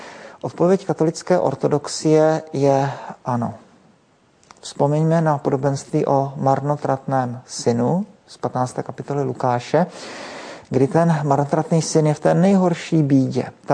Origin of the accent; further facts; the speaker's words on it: South Moravian Region, Czechia; Já na jedné straně jsem z Jižní Moravy